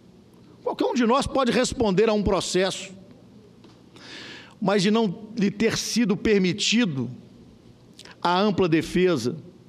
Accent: Minas Gerais, Brazil; Prefeitos de cidades do interior, sou mineiro, 853 municípios

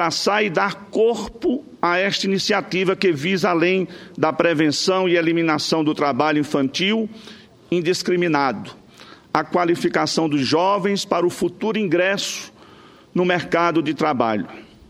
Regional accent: Alexandria, Rio Grande do Norte, Brazil; lá no Rio Grande do Norte, da onde eu sou natural, de Alexandria, Rio Grande do Norte, e a Bahia me adotou

